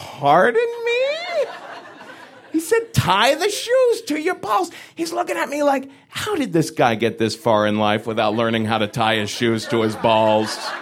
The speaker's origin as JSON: {"language": "English", "region": "Ohio", "country": "United States", "said": "But I'm from Ohio. I don't know how to be disagreeable, you know?"}